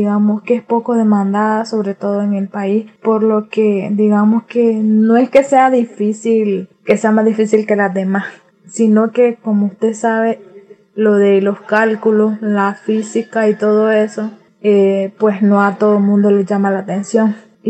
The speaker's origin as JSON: {"language": "Spanish", "country": "Nicaragua", "said": "soy nicaragüense, soy geofísica"}